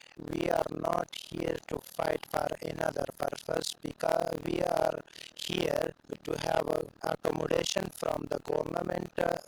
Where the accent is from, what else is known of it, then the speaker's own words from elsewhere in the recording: Laghman, Afghanistan; now in France; I'm from Afghanistan, from Lagman province.